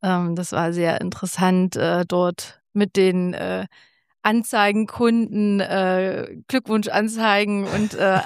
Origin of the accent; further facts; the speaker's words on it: Heiligenstadt, Thuringia, Germany; Ich bin 87, hier in Heiligenstadt geboren worden und bin hier glücklicherweise auch aufgewachsen, habe hier meine Kindheit und Jugend verbracht und habe auf den Lieten gewohnt, war dort auch in der Grundschule. Und bin dann auf dem Lingemann-Gymnasium gewesen.